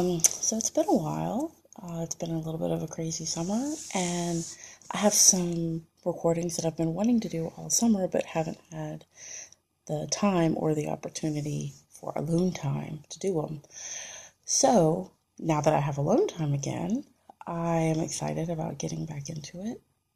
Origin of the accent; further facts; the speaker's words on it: North Carolina, United States; Well, I am from North Carolina. I don't live there anymore, unfortunately. I'm very sad about that. But I am from North Carolina and I was born in 1979